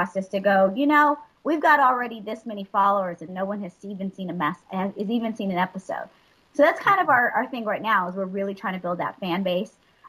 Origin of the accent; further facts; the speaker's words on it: Dallas, Texas, United States; also born or lived in Odessa, Texas; I grew up in, I was born in Odessa, Texas, and I grew up in Dallas, Texas.